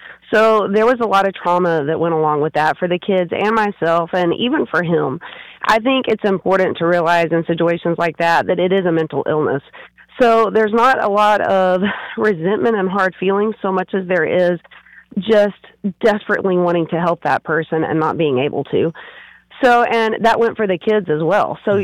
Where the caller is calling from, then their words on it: Montrose, Iowa, United States; We are in Montrose, Iowa.